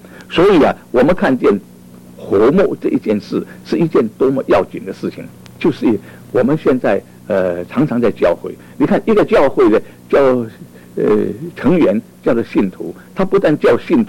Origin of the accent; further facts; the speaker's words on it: China; 我们中国人常常讲一句话，祸不单行